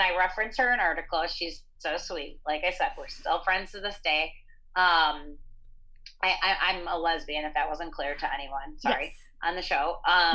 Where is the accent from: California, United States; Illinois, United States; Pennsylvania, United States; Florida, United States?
Illinois, United States; Chicago; like the comedians and the culture I grew up in Chicago, comedy was always around. And being kind of a loudmouth, you know, Greek woman